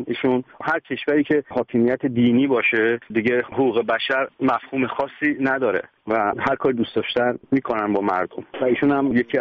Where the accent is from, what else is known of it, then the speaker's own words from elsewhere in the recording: Iran; مهم اینه که من یه ایرانی هستم